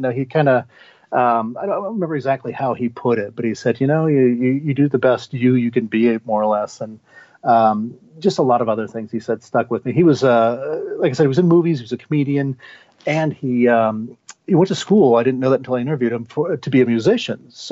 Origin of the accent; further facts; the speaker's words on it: Lima, Peru; when I came back to my hometown in Lima.